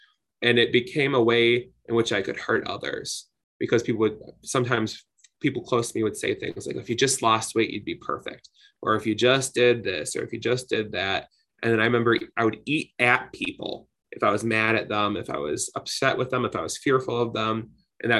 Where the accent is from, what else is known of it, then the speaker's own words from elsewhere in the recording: Detroit, Michigan, United States; I'm from Detroit, Michigan.